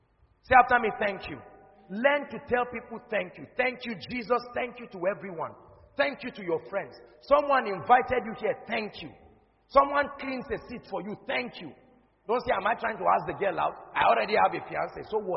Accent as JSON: {"language": "English", "country": "Nigeria", "said": "I'm a Nigerian. It's my right."}